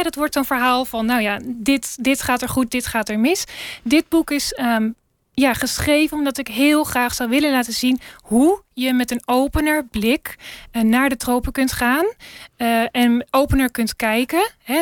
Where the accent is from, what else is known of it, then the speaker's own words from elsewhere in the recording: Netherlands; En waardoor wij dus als Nederlanders weer terugkomen, vaak met heel veel vragen en soms ook een involledig beeld over onze eigen inzet en wat dat voor effect heeft gehad.